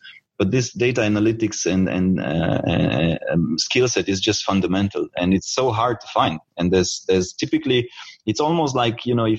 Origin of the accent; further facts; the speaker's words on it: Romania; English is a second language; I come from Romania originally.